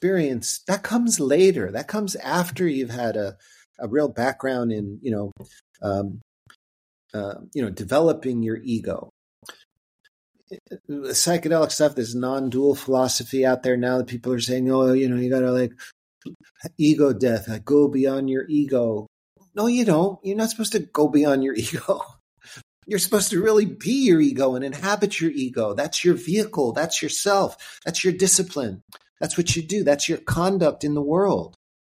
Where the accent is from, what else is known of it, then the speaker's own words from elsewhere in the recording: Boston, Massachusetts, United States; He was from Boston. I was from Boston. He had an accent like my mother.